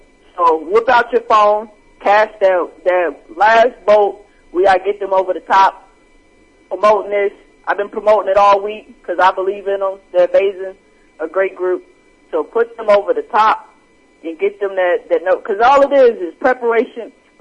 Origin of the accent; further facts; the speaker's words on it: Oklahoma, United States; I'm from Oklahoma. We rep Oklahoma to the fullest.